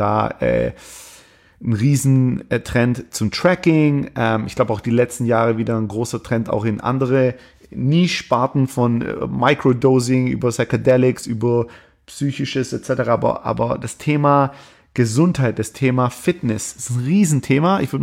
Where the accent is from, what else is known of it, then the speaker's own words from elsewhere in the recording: Germany; wir denken als Europäer über, also als Deutsche über Amerika, als wäre es ein Land mit einer Kultur.